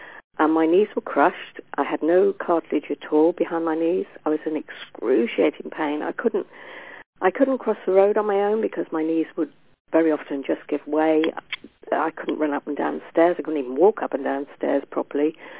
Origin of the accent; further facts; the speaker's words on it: Yorkshire and the Humber, United Kingdom; from North Yorkshire, and I'm an artist by profession. I'm a grandma of seven